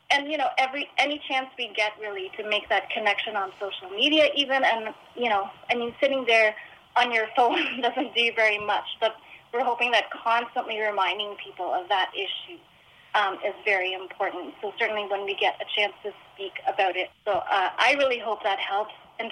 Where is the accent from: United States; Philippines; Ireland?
Philippines; born there; I was born in the Philippines, and I had learned very early on that, you know, my country was rich in resources